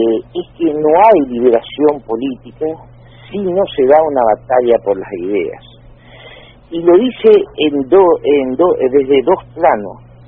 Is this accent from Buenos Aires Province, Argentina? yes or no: no; Esquina, Corrientes, Argentina; acá en Esquina, bueno, en la hermosa ciudad, que estaba cerca de Córdoba, a 600 kilómetros, de la cual yo soy oriundo de Esquina, sí, yo vivo acá.